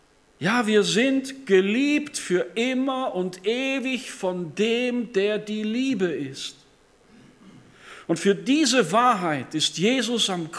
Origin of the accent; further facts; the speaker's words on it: Bavaria, Germany; moved away as an adult; ich komme aus dem Allgäu. Mit 32 Jahren habe ich meine Heimat verlassen, um Theologie zu studieren